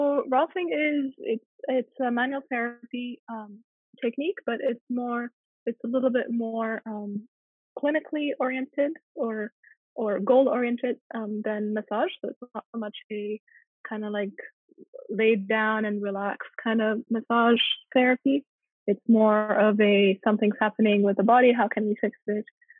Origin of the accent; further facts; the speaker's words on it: Auroville, Tamil Nadu, India; It's an Indian name. I was born and raised in India, but I'm Spanish and French. My mom is Spanish. My dad is French. And I grew up in Oroville